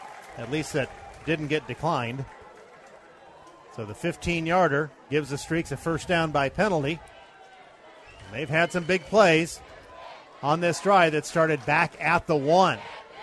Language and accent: English; England, United Kingdom; I can't add that high, I'm an English guy, third and 27.